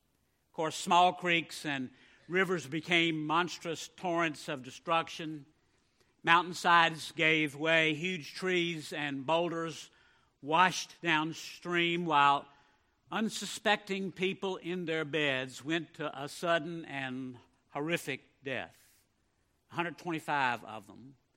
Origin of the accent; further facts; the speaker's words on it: Virginia, United States; in the little county where I grew up in Nelson County, Virginia.